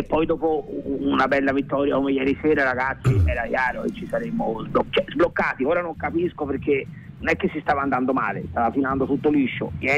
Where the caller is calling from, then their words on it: Genoa, Liguria, Italy; siamo da Quinto Alto.